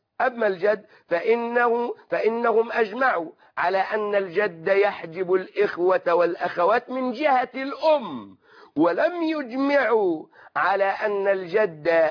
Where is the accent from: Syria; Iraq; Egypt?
Egypt; هل يعملون بالوصية الواجبة كما يعملون عندنا في مصر أم اعتمدوا رأي الجمهور؟